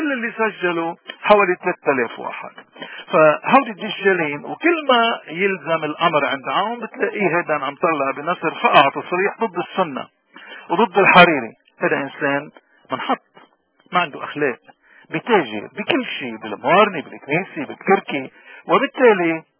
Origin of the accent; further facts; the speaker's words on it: Lebanon; هذا الرئيس السوري قلبا وقالبا اللي ما بيشبهنا ابدا كلبنانيين وكموارنه خصوصا